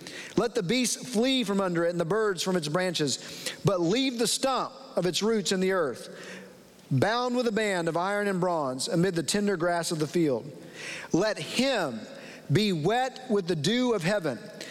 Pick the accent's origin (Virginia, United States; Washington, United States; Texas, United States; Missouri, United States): Texas, United States; Dallas; I grew up in Dallas, okay, when I was an eighth grader, ninth grader, I growing up in Dallas, I was a fan of the Dallas Cowboys